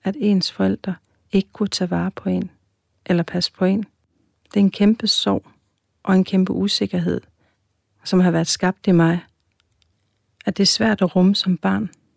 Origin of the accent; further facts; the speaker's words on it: Greenland; Fordi jeg har altid vidst, at jeg var grønlænder.